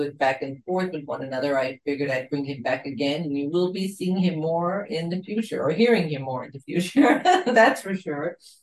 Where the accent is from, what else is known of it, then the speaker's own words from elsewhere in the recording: New York, United States; Speaking as a New Yorker, this I will never forget.